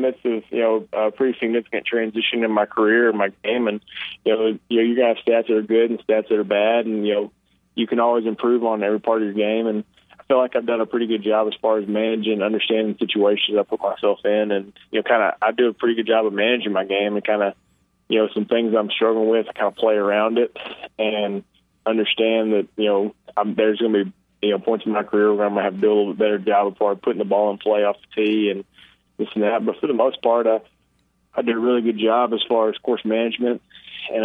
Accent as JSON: {"language": "English", "region": "New England", "country": "United States", "tie": "born there", "lives_now": "Scottsdale, United States", "said": "I was born in New England and proud Patriots, Red Sox, and, you know, just New England sports fan in general."}